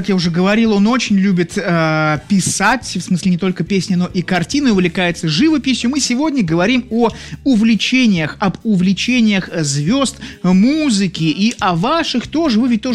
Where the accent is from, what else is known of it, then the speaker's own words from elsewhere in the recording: Saint Petersburg, Russia; я тоже из Петербурга